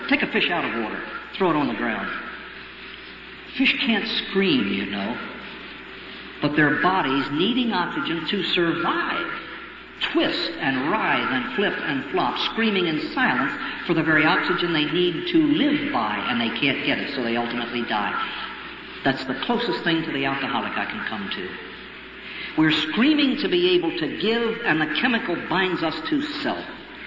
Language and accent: English; Maryland, United States; In my home state of Maryland, we have 23 counties.